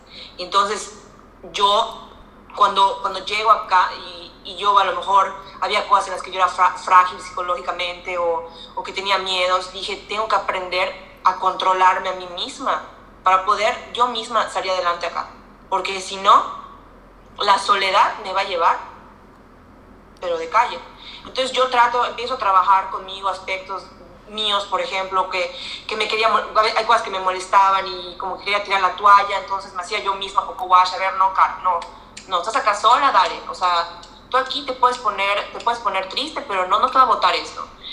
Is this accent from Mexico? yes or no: yes; Yucatán, Mexico; Le digo, yo soy yuca, o sea, soy yuca y orgullosamente yuca.